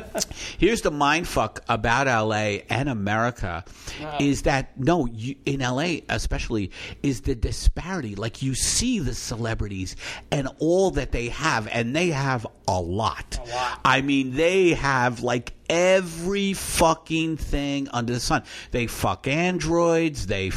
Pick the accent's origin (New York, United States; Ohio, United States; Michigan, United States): New York, United States; Matt's from Philly, I'm from New York